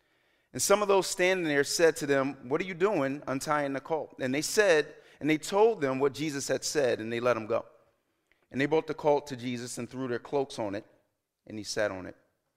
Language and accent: English; Alexandria, Virginia, United States; now in Dumfries, United States; Since then, I've had the privilege to move down to Dumfries, which is a change for me. I'm from Alexandria.